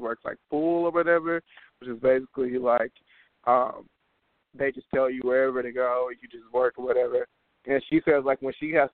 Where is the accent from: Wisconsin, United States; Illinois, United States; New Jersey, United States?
Wisconsin, United States; Milwaukee; Growing up in Milwaukee, it was just, like, you know, I feel like we've never really experienced like blatant racism